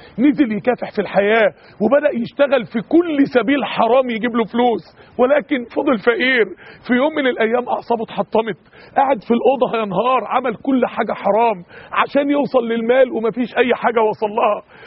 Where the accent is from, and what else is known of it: Mansoura, Dakahlia, Egypt